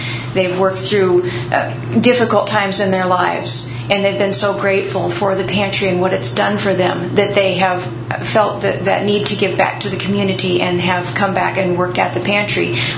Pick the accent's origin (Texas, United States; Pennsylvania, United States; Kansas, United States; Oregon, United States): Oregon, United States; Toledo; also born or lived in Tennessee; I was born and raised in Toledo, Oregon, and so I moved back in with my family.